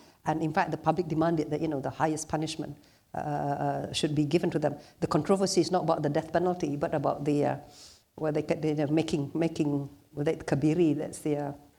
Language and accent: English; England, United Kingdom; I grew up in England.